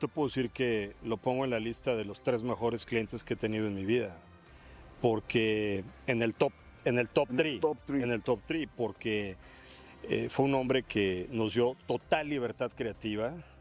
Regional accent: Mexico; yo soy mexicano, quizá para mí era más sencillo asociarme con la cultura de México

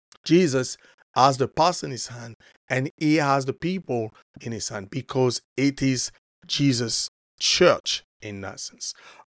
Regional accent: Paris, Île-de-France, France; Now, I'm from Paris

